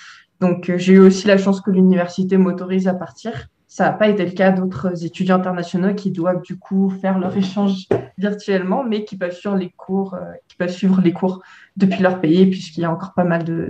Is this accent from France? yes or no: yes; France; now in Belgium; je suis française, mais je fais mon master en Belgique.